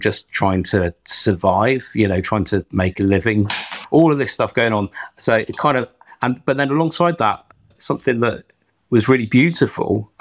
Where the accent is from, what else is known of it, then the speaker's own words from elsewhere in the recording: Hale, North West England, United Kingdom; so like when I was growing up in Hale, it was, are you going to move away and, you know, go to a city and do something interesting, or are you going to go to Australia?